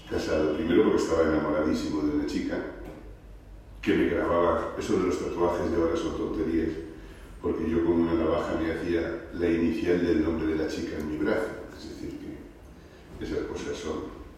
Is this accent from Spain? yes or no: yes; Madrid, Community of Madrid, Spain; yo soy de Madrid, de Chamberí, aunque íbamos al pueblo Cubas de la Sagra, está cerca de Toledo